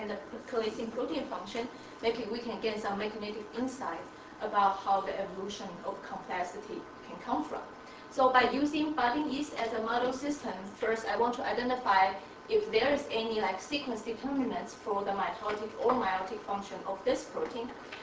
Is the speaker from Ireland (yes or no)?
no; Taiwan; now in United States; I'm originally from Taiwan, and currently I'm a graduate student in the Andrew Mullins Lab at Harvard.